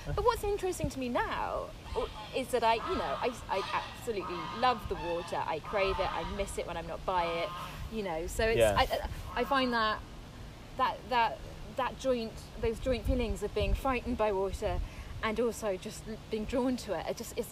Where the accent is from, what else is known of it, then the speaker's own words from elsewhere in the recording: Wales, United Kingdom; I grew up in Wales.